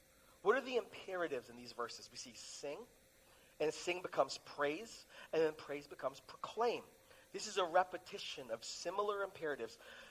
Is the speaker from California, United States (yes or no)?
yes; California, United States; I was blessed. I grew up in Southern California. Those were not things that I thought about regularly as a brown person.